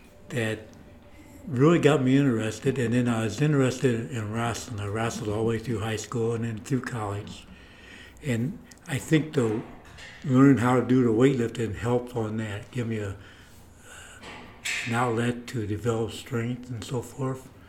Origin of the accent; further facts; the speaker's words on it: Council Bluffs, Iowa, United States; I'm originally from Iowa. Grew up in Council Bluffs, Iowa.